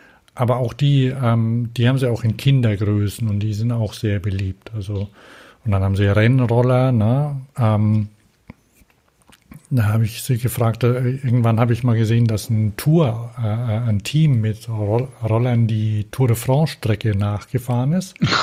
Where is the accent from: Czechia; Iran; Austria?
Czechia; Prague; Also ich komme aus Prag.